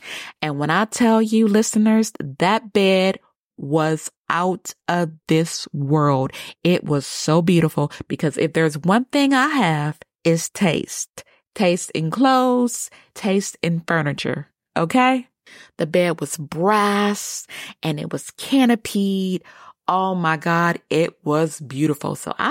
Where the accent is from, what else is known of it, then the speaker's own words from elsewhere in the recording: Youngstown, Ohio, United States; I used to be a home manager in Youngstown, Ohio, my hometown.